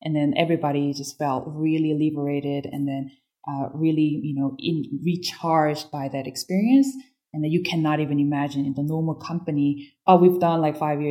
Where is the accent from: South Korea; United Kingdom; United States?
South Korea; I'm myself from Korea